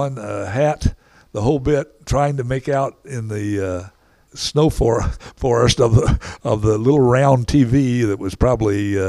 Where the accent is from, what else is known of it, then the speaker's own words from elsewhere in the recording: Sullivan, United States; we had one black in my class at Sullivan.